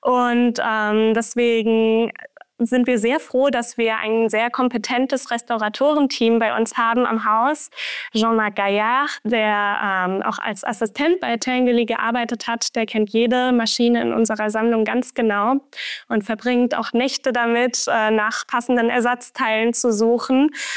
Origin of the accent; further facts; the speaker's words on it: Germany; Ich komme aus Deutschland